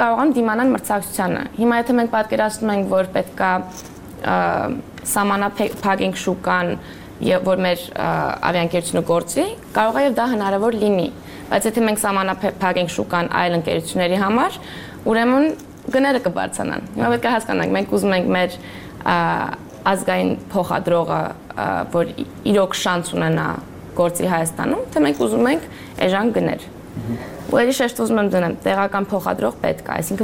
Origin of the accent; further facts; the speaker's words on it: Denmark; երևի Դանիայում եմ մեծացել